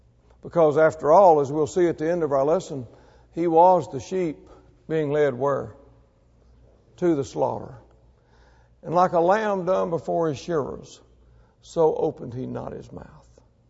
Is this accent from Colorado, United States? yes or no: no; Mississippi, United States; Now, I was raised in North Mississippi. Parchman Prison was southwest of us.